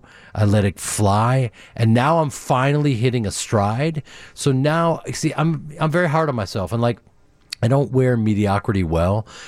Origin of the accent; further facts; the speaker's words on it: Chicago, Illinois, United States; I grew up in Chicago with these incredible audiences that will show up